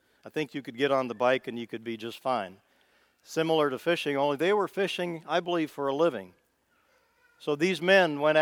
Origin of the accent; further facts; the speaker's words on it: Midwest, United States; accent: Midwest; That word lovest, with my Midwest accent, I'll probably pronounce it wrong